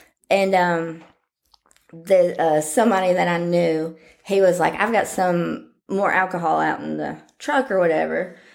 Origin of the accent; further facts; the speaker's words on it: Germany; also born or lived in Pensacola, United States / Iceland / Florida, United States; now in United States; first I was born in Pensacola, we went to Iceland, then we went to Germany, then we went back to Florida. But during most of my childhood, we were in Germany.